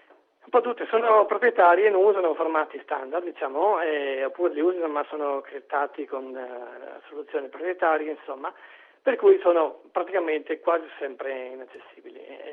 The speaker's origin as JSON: {"language": "Italian", "town": "Udine", "region": "Friuli-Venezia Giulia", "country": "Italy", "said": "lavoro da un po' di anni ormai nello sviluppo e progettazione software per un'azienda qui locale, io sono di Udine"}